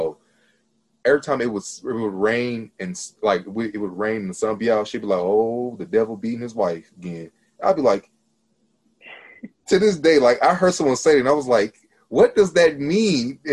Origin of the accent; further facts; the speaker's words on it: Missouri, United States; I actually used to live in Missouri. I'm actually a Missourian. I am originally from Missouri.